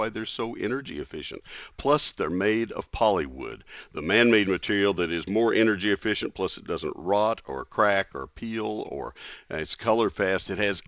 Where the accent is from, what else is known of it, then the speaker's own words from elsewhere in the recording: College Station, Texas, United States; now in Dallas–Fort Worth, United States; I grew up in College Station, and it was around.